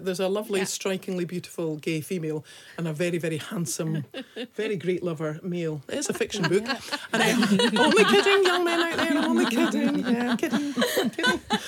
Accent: Scotland, United Kingdom; Cheapskates, yeah, we're from Scotland.

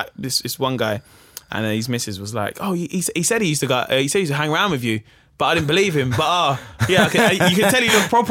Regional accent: Camberwell, London, United Kingdom; I grew up in Camberwell.

